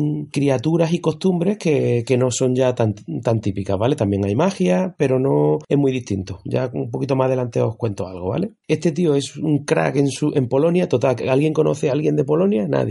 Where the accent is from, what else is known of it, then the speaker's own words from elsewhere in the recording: Andalusia, Spain; Yo, como buen andaluz